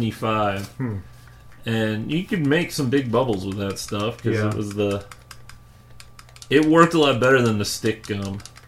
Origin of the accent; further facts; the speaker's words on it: St. Louis, Missouri, United States; so we're from St. Louis. St. Louis Cardinals have always been a big thing.